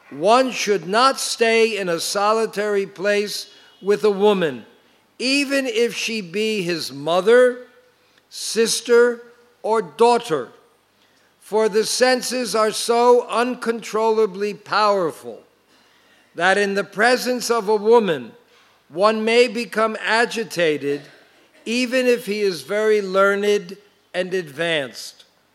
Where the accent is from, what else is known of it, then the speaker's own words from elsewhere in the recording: United States; born there; That's why I was born in America, I guess. Karmic birth.